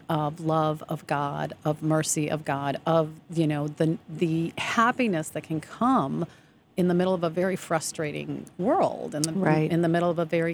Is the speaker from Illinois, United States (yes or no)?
yes; Glenview, Illinois, United States; I grew up outside of Chicago in Glenview.